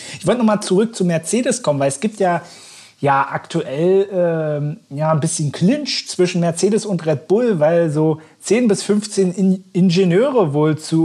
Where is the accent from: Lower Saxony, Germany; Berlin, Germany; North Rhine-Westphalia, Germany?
Berlin, Germany; für uns als Berliner doch endlich mal wieder toll